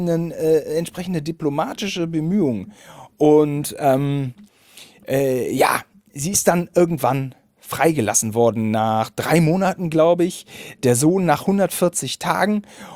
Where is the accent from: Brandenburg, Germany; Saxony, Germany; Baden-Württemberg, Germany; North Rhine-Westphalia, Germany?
North Rhine-Westphalia, Germany; Bielefeld; Nun gut, wir kommen aus Bielefeld-Gütersloh.